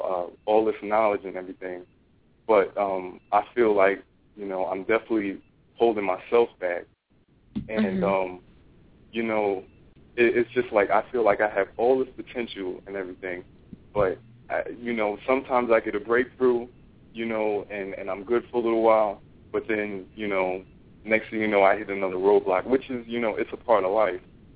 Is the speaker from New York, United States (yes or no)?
yes; Queens, New York, United States; I'm from Southside, Jamaica, Queens.